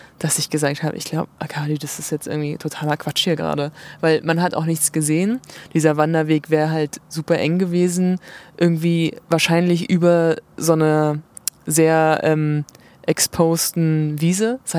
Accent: Rostock, Mecklenburg-Vorpommern, Germany; also ich komme ja aus Rostock, da ist immer ein bisschen Wind.

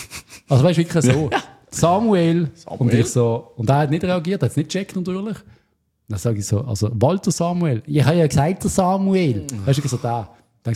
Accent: Switzerland; Ich bin ein riesen Muri-Fan, auch als Schweizer Nazi-Trainer.

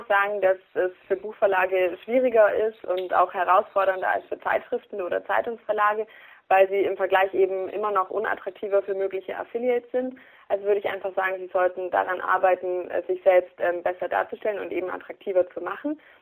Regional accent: Bavaria, Germany; Aus der Nähe von Landsberg am Lech.

